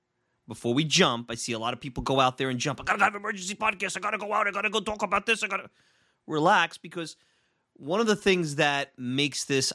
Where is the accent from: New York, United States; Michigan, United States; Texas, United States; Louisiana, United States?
New York, United States; New York City; I've always called it a supermarket. I grew up in Brooklyn, so I don't know.